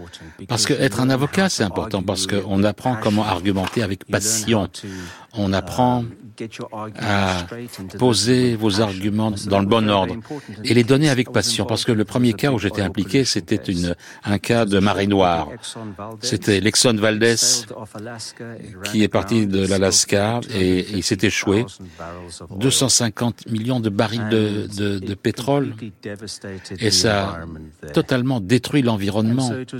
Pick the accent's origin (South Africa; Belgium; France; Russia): South Africa; J'ai grandi dans l'Afrique du Sud de l'apartheid.